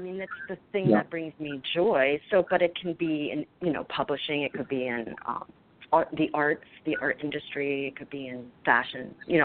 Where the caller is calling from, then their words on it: East Coast, United States; I'm calling from the East Coast.